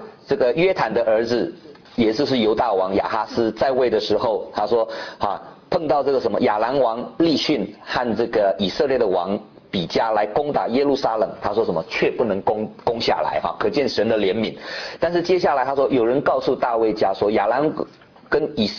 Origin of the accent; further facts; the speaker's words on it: China; 真的是这个叫做我们中国人讲说什么，作践自己啊。